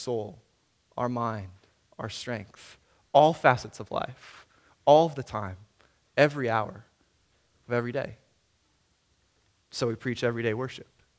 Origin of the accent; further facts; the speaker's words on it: Minneapolis, Minnesota, United States; also born or lived in Omaha; Last summer, my wife and I moved from Omaha back home to Minneapolis in pursuit of a calling to plant a church.